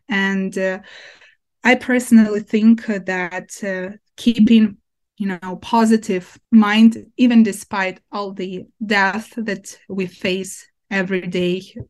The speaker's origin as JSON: {"language": "English", "country": "Ukraine", "tie": "born or raised there", "said": "My hometown is occupied by Russians since April, and I don't have my home, like my parents' house, where I could, go anytime."}